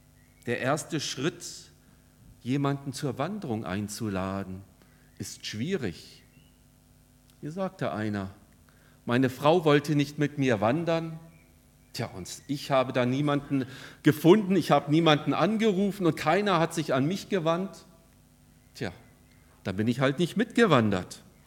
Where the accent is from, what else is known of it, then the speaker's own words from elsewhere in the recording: South Africa; Und in Südafrika, wo ich herkomme, habe ich viel mit Bettlern zu tun, extremen Bettlern zu tun gehabt.